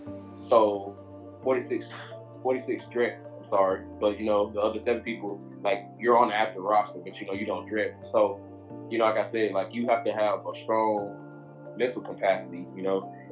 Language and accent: English; Houston, Texas, United States; I'm from Houston, Texas. I went to the University of Texas, played for 5 years there